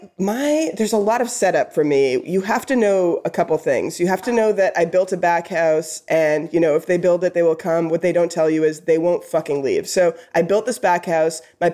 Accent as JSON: {"language": "English", "country": "Canada", "said": "I am Canadian."}